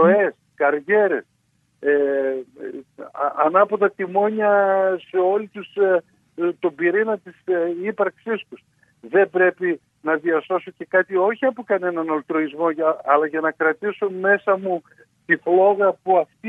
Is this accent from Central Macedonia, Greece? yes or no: yes; Serres, Central Macedonia, Greece; Ναι, γεννήθηκε στις Σέρες και μάλιστα οι Σέρες